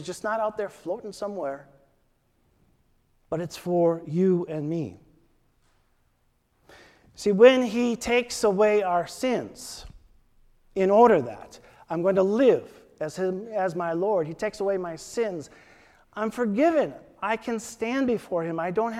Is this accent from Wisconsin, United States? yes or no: yes; Wisconsin, United States; Some of you know that I'm from Wisconsin. I hope the Packers will win the Super Bowl.